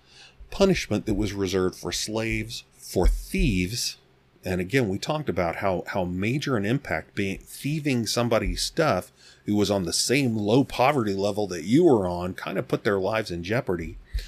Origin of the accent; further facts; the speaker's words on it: Arizona, United States; I grew up out here in Arizona.